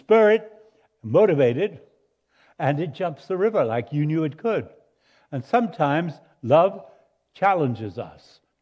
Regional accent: Montevideo, Uruguay; born there; accent: Spanish; English is a second language; I came to Christ in Buenos Aires, Argentina. I was born in Uruguay, Montevideo. I speak Spanish and English with an accent.

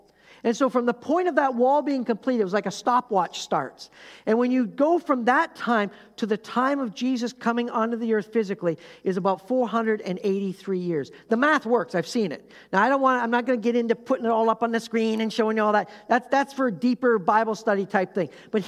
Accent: Canada; moved away as an adult; Canadian background for that, all right? It's the Canadian's fault, all right? But the point is, you know, we moved from Canada down to here. It was about a 500-mile journey

